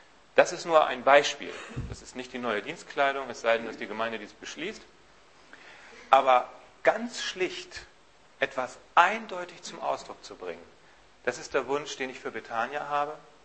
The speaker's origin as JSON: {"language": "German", "country": "Germany", "said": "Und als echte Deutsche haben wir uns dran gehalten"}